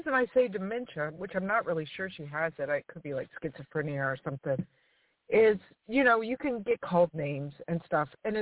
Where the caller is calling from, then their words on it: Louisiana, United States; It's actually Louisiana